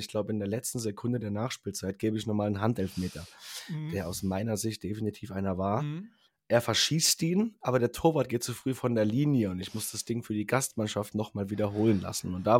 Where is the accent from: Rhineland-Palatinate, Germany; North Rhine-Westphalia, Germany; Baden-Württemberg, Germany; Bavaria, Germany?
Rhineland-Palatinate, Germany; bei uns in der Pfalz